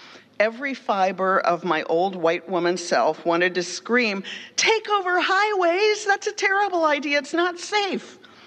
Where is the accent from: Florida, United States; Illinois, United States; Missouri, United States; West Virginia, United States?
West Virginia, United States; Charleston; I grew up in Charleston, West Virginia, going to a small UU fellowship where people drove from about a 50-mile radius to get there.